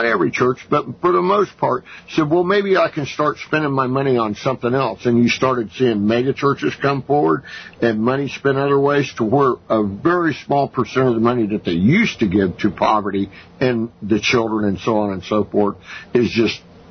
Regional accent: San Jose, California, United States; born there; But for the record, I was born in San Jose, California, 60 years ago. So anyway, shout out to California.

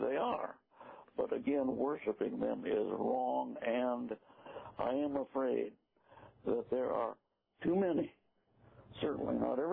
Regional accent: United States; born there; I was born in America, and I've read the I haven't always done the right things, but I was reading the Bible when I was a young kid

